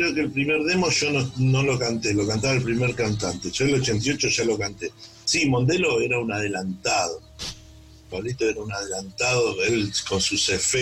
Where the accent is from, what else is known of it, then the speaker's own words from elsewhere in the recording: San Justo, Buenos Aires Province, Argentina; yo soy del partido de La Matanza, barrio Villa Constructora, ahí de San Justo, de zona oeste, barrio donde había muchos músicos.